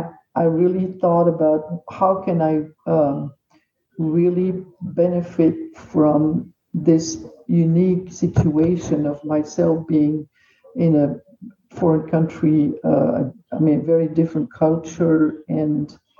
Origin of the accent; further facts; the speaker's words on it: Belgium; moved away as an adult; also born or lived in France; now in United States; Well, I am a Belgian citizen, mm-hmm. and I grew up in Belgium and then lived in France for a while. I've moved to the United States 5 years ago to marry my high school sweetheart, who's an American.